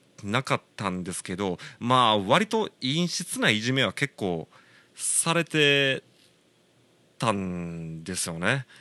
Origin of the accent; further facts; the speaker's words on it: Shiga, Japan; also born or lived in Osaka; 僕大阪生まれなんですけど、いろいろ事情があって、まあ、4歳の頃に滋賀に引っ越してるわけなんですけど